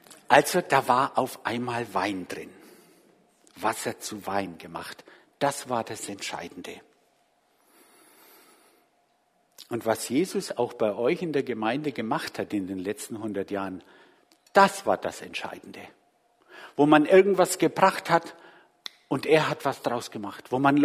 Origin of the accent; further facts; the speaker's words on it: Bavaria, Germany; ich komme aus Franken.